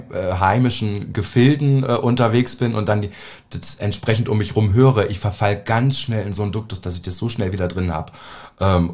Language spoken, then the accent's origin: German; Naumburg, Saxony-Anhalt, Germany; Also ich komme aus Naumburg an der Saale.